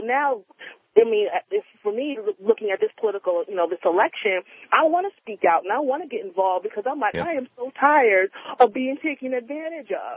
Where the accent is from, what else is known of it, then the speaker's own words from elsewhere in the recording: Long Island, New York, United States; I grew up on Long Island, and my parents bought their house for like $20,000 back in the 70s.